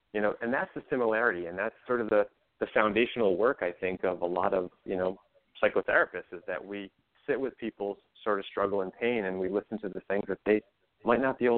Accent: Rhode Island, United States; And I grew up on the East Coast, and I grew up in Rhode Island, a little small town.

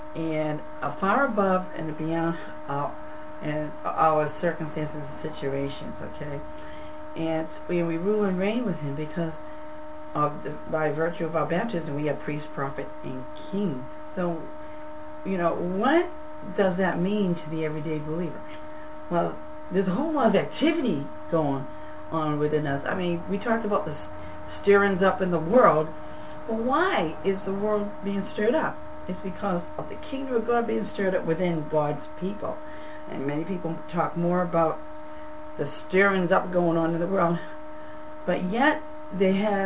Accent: Boston, Massachusetts, United States; Yes, that's right. I said summer. I'm from Boston.

